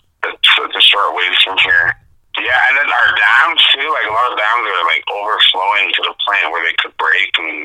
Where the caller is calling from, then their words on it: Wounded Knee, South Dakota, United States; I am calling from Wounded Knee on the Pine Ridge Indian Reservation.